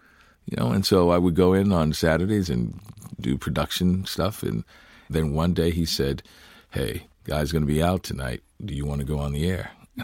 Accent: New Orleans, Louisiana, United States; Growing up in New Orleans, a very musical city. But being in a deep South, a little black boy growing up

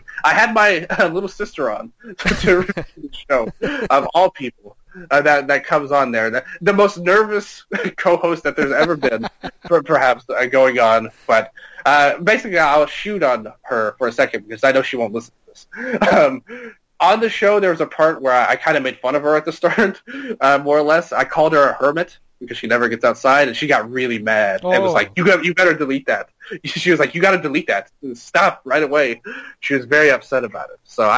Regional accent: Tennessee, United States; because nobody could tell I'm from Tennessee on this show.

